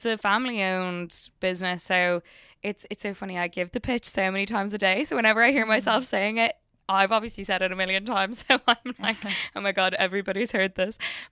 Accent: Blackrock, Leinster, Ireland; also born or lived in Limerick; I was born in Limerick, but I'm like raised in Blackrock.

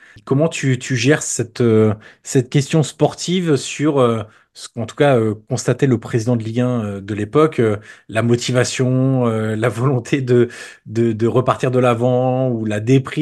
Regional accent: Auxerre, Bourgogne-Franche-Comté, France; moi, je suis originaire d'Auxerre.

